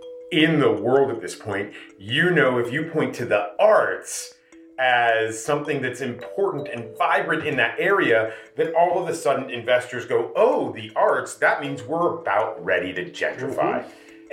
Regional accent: East Coast, United States; now in Las Vegas, United States; When I came here from the East Coast, I'd never seen an art scene quite as both open-ended and kind of fun-loving as Las Vegas.

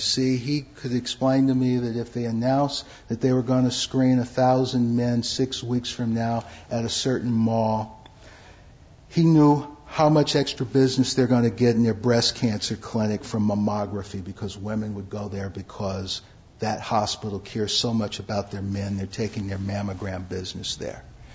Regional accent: Detroit, Michigan, United States; You know, I'm from Detroit. I'm a little slow.

